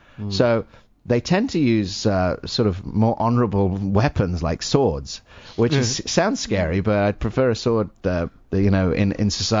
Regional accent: United Kingdom; Being British, I'm not a fan of guns.

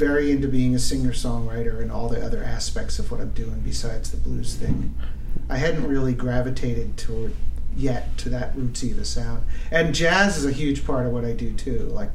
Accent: New Jersey, United States; I know the songs. I'm from New Jersey. I'm ready.

